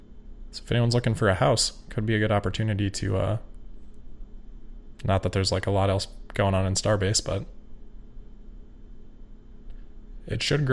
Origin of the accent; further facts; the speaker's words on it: Ames, Iowa, United States; so I'm from Ames, Iowa, if anyone is familiar with Iowa cities, towns. Ames is a city.